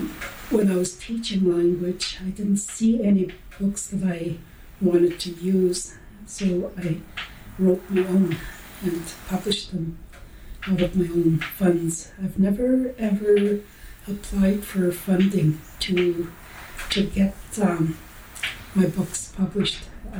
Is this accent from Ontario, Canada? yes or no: yes; Lac Seul, Ontario, Canada; I am Bear Clan, and I'm from Lac Seul, Ontario. I have been a language teacher all my life, and I speak Anishinaabe Mo'in.